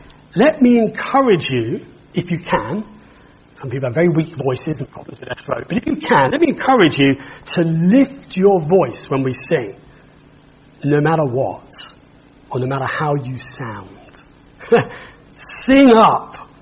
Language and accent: English; United Kingdom; We're British, we're Grace Baptist.